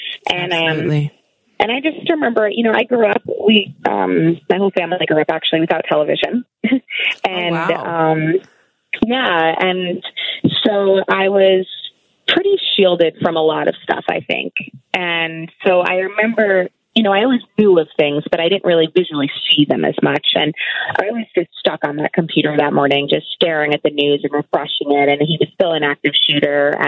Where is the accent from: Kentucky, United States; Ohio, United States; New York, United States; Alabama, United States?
New York, United States; So I am from New York, and a couple of years ago I was living and working in New York City